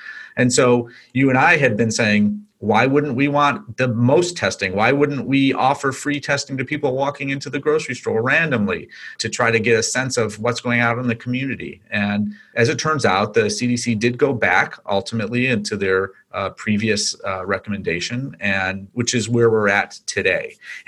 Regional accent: United States; Listen, I'm from the United States, so I don't really speak English.

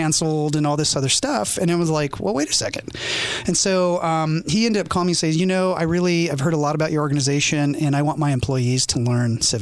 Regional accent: South Korea; also born or lived in England / Japan; now in United States; I didn't grow up in America. I was born in England, raised in Korea, served in Japan my entire Air Force career. And then I came back to America

